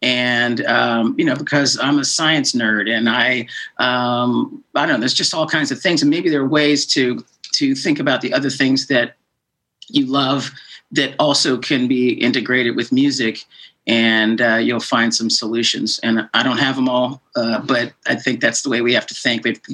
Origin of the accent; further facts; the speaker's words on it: England, United Kingdom; born there; So my mother was British, and I was born in England